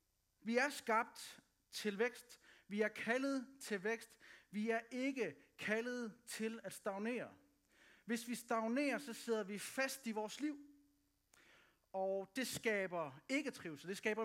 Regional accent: Aalborg, North Denmark Region, Denmark; Jeg kan godt lide Aalborg. Jeg er fra Aalborg.

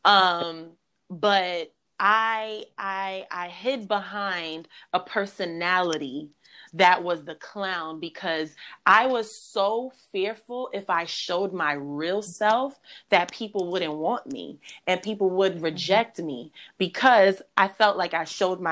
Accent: New York, United States; And for me, I always used to think that, because growing up in New York, we're always on the defense.

